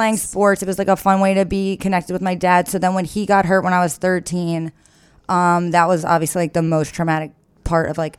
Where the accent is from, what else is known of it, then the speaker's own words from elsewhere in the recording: Long Island, New York, United States; born there; Okay. So I was born in Long Island.